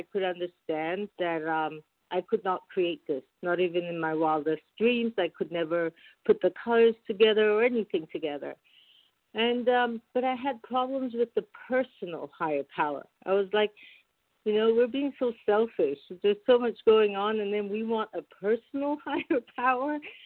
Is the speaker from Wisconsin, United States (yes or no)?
no; California, United States; from California.